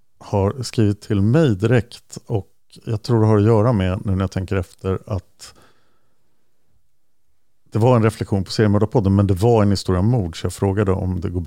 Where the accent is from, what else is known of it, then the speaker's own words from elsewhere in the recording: Delhi, New York, United States; also born or lived in Manhattan, New York; är född år 83 i Manhattan i New York till en svensk mamma och en jamaikansk pappa. När jag var 3-4 år gammal så flyttade vi till Upstate New York och till just Delhi där Shawcross bodde.